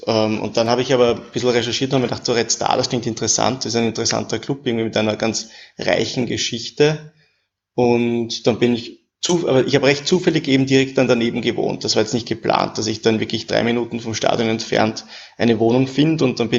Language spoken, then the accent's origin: German; Vienna, Austria; Ich bin auch aus Wien und ich habe während meines Studiums ein Jahr lang in Paris Erasmus-Austausch gemacht.